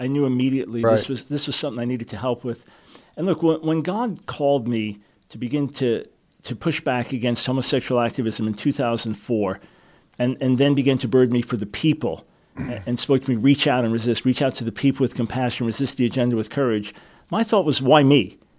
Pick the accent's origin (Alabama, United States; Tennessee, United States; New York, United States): New York, United States; Long Island; also born or lived in Manhattan; Born and raised in New York City.